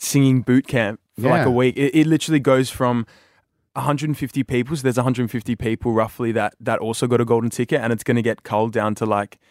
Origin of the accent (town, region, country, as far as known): Perth, Western Australia, Australia